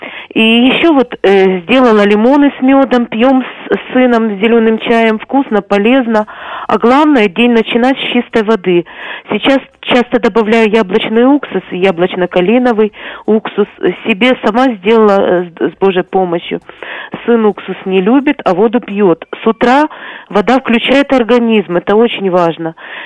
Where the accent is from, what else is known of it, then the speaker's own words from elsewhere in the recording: Kyiv, Ukraine; я из Киева